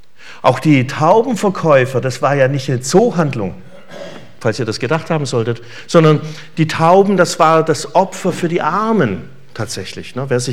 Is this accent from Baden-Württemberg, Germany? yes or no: yes; Baden-Württemberg, Germany; Und ich als Schwabe gelte auch als als Zugereister